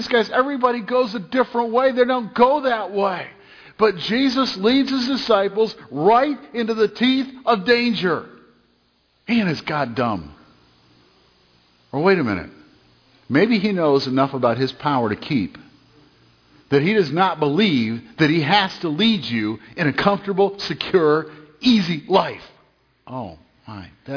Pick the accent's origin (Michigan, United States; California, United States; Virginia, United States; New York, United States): Michigan, United States; Detroit; I grew up in Detroit. I'm used to a lot more danger and violence than you are.